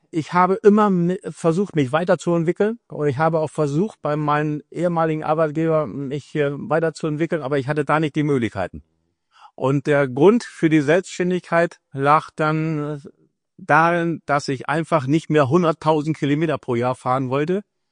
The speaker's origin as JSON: {"language": "German", "town": "Walsrode", "region": "Lower Saxony", "country": "Germany", "tie": "born or raised there", "said": "Ich selber bin am 6. Oktober 1951 in Walshode, Hollige, geboren und in einer Großfamilie aufgewachsen."}